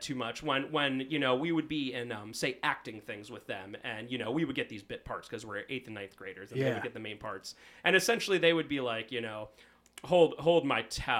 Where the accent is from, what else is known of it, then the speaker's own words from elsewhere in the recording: Fivepointville, Pennsylvania, United States; So I grew up in a little village. I believe it's technically a village. You know how all those towns and villages, whatever. It's called Five Pointville. It's over in the Denver-ish area. Not Colorado. Denver, Pennsylvania.